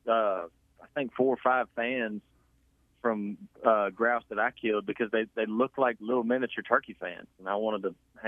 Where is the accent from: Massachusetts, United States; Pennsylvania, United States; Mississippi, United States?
Mississippi, United States; I loaded up my dog and my truck, and I left Rankin County, Mississippi, and I drove all the way to eastern Montana.